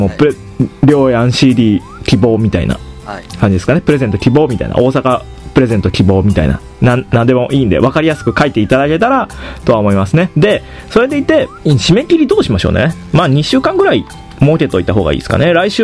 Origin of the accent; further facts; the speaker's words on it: Kochi, Japan; でも僕も実は高知から来たんで、この高知のご当地キティです